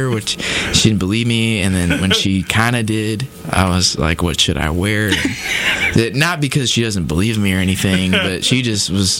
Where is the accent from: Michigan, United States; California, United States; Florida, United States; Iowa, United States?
Iowa, United States; Grimes; No, but from Grimes, and I went to Wartburg College, did music education, music therapy, started teaching at Westwood and Ankeny for Ankeny Schools for 4 years